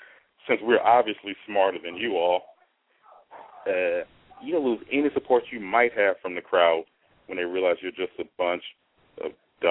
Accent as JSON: {"language": "English", "town": "Atlanta", "region": "Georgia", "country": "United States", "said": "I won't call you my friend, but I'm also from Atlanta."}